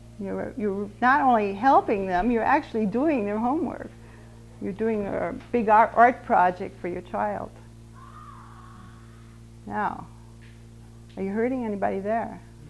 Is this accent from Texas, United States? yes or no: no; Missouri, United States; I'm from Missouri, we say sundae.